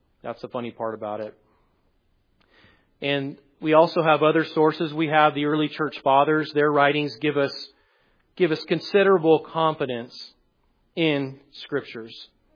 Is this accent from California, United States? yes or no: yes; California, United States; before I moved here, I come from California, so please don't hold that against me.